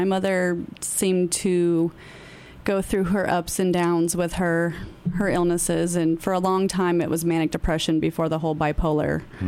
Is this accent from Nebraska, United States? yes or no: yes; Omaha, Nebraska, United States; moved away; I'm from Omaha, Nebraska.